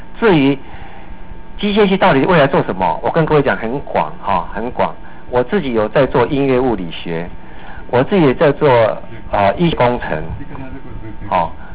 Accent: Taiwan; 那我就跟他讲，我从台湾过来的，很远很远很远

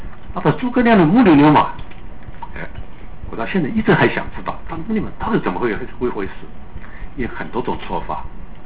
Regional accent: Sichuan, China; 因为我是在四川长大的，所以我对那些也有我的看法。

